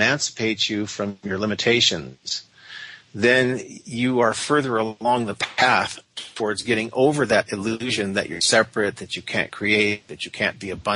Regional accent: San Diego, California, United States; now in Calgary, Canada; Like, for instance, I'm from San Diego, and we're talking now from Calgary, Canada, because I have many students here also, as well as in the United States, so I live here part-time too.

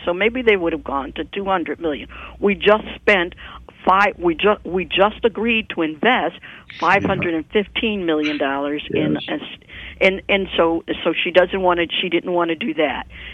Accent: Louisiana, United States; When I was growing up in the South and living in what we call in Pontchartrain Park, which was middle class, working class

